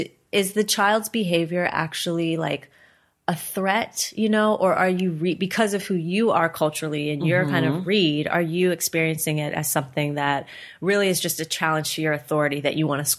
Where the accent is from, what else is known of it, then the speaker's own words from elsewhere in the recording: Cincinnati, Ohio, United States; also born or lived in Bay Area; You know, I moved home to Cincinnati from the Bay Area where I lived, as I mentioned